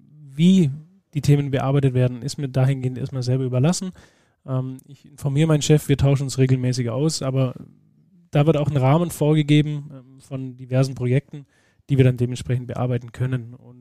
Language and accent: German; Friedrichshafen, Baden-Württemberg, Germany; bin 31 Jahre alt, bin gebürtig aus Friedrichshafen am Bodensee, bin auch hier geblieben